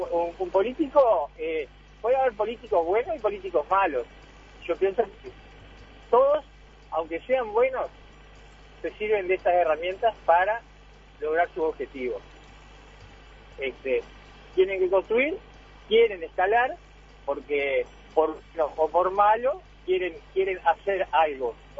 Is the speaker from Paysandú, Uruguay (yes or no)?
no; Canelones, Uruguay; Y soy de Canelones y vengo rumbo a Montevideo.